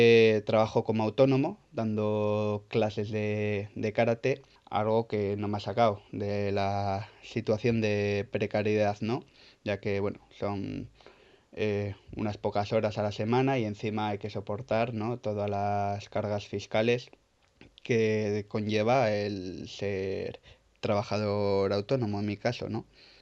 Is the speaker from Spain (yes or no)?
yes; Barakaldo, Basque Country, Spain; soy de Baracaldo de toda la vida y tengo 28 años.